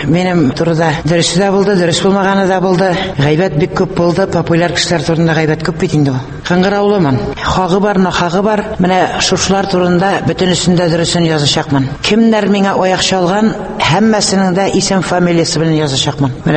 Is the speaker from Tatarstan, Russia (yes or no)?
no; Ufa, Bashkortostan, Russia; Менә апрель аенда Уфа шәһәренә, туган ягыма Башкортстанга кайтам